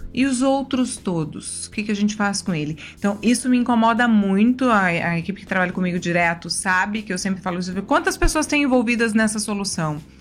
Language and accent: Portuguese; Londrina, Paraná, Brazil; now in Porto Alegre, Brazil; Eu nasci no Paraná, com uma família tradicional, né? Enfim, fui criada lá. E vim pra Porto Alegre tem 10 anos.